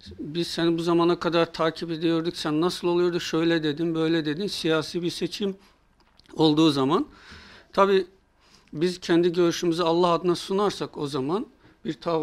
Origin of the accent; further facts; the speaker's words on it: Azerbaijan; Bizim aslımız oradan geldi. Ben Azerbaycan'da doğdum, büyüdüm. Dağıstan'da bir sene hocalık yaptık.